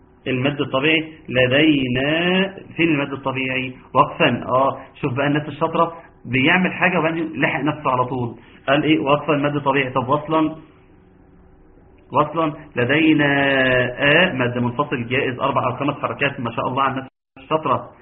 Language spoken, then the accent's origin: Arabic; Egypt; لان احنا اهل مصر